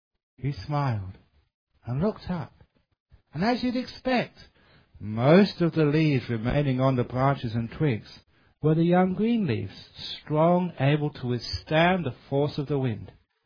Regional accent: London, United Kingdom; I came from London.

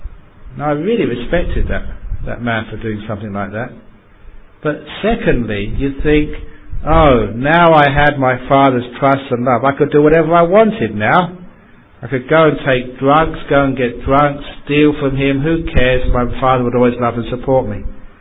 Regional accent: London, United Kingdom; Because as a young man growing up in London, if you haven't read the story, this is in the book, but I'm telling it again, I just delighted in music.

